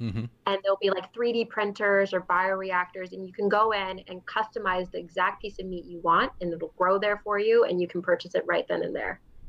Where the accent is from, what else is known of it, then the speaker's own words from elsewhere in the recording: New York, United States; moved away as an adult; I mean, I'm coming from New York, where I think we gave ourselves the title of having the best water, the best tap water, at least in the States.